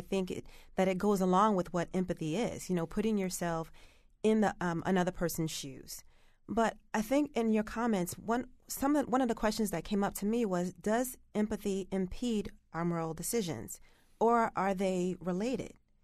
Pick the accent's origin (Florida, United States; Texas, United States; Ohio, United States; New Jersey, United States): New Jersey, United States; So, for example, I'm from Jersey, and same example, if I see a homeless person on the street, in the streets of Newark